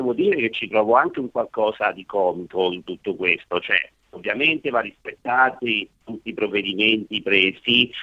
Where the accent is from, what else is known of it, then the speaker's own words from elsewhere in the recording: Marche, Italy; io sono marchigiano